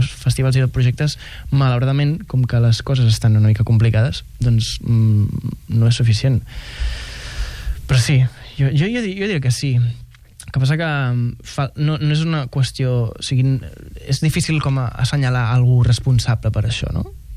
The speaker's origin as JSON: {"language": "Catalan", "town": "Igualada", "region": "Catalonia", "country": "Spain", "said": "jo soc d'Igualada i ara estic vivint"}